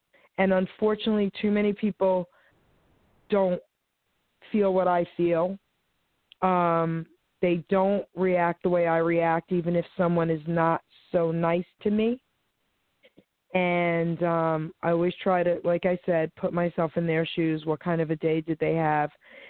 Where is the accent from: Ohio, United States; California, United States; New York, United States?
New York, United States; Long Island City; I grew up in Long Island City, New York, and we had, like, on blocks, you know, so everybody's houses were attached.